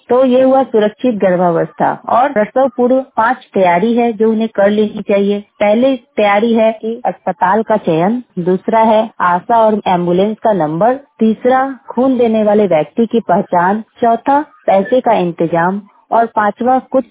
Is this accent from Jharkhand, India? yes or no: no; Sonpur, Bihar, India; मैं सोनपुर में की रहने वाली हूँ